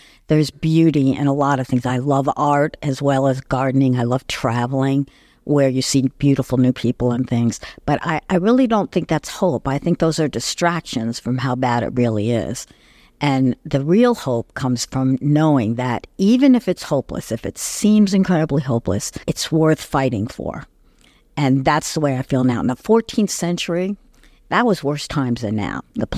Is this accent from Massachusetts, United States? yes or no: no; Albany, New York, United States; She was the neighbor where I grew up in West Albany.